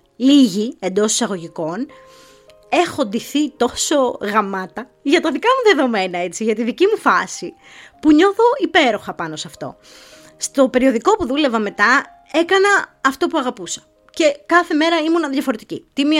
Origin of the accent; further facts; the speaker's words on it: Loutsa, Attica, Greece; γιατί ήμουν ένα παιδί από τη Λούτσα